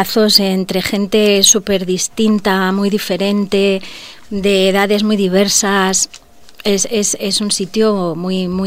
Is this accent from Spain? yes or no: yes; Madrid, Community of Madrid, Spain; Yo soy de Hortaleza de adopción. Yo soy de Lavapiés, en realidad, pero la vida me llevó a San Chinarro y San Chinarro es un poco aburrido.